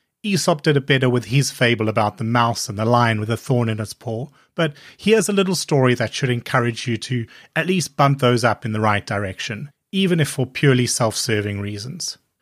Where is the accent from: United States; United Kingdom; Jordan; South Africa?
South Africa; both being South African, we had shared a drink and a chat or two at some work dinners